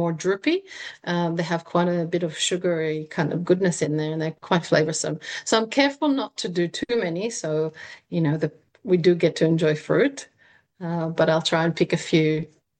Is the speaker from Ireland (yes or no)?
no; Israel; all the spices, all the herbs, vegetables that I've never seen before growing up in Israel.